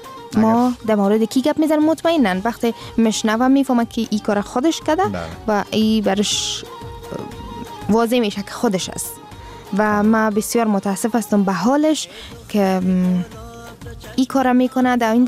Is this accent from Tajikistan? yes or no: no; Afghanistan; قسمی که ما میگیم ما افغان هستیم